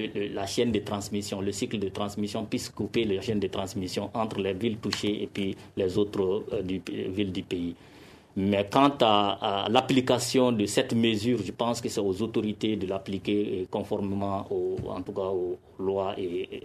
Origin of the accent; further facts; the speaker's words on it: Mali; Je suis malien comme vous.